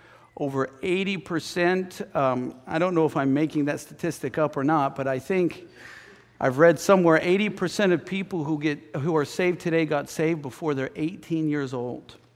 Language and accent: English; the Ozarks, United States; also born or lived in Arkansas / Springfield / St. Louis; now in Maine, United States; which I'm from the Ozarks. I'm from, you know, Arkansas and Springfield and St. Louis. So it was as much a culture shock coming to Maine as it was going to Africa.